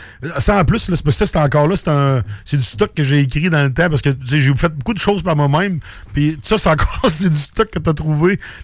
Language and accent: French; Audet, Quebec, Canada; En fait, je suis natif d'Audette. Personne ne sait c'est où. C'est comme juste un trou, mais c'est sur une montagne. Fait que c'est dur de dire que c'est un trou. dans le fond, dans le coin de la Mégantic